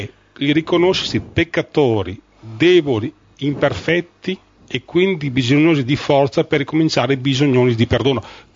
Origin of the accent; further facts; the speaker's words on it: Marostica, Veneto, Italy; tutti e tre siamo veneti